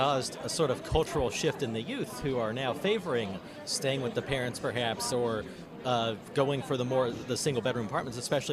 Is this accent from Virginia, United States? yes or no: yes; Virginia, United States; I'm from Virginia, so of course I'm not entirely familiar with it.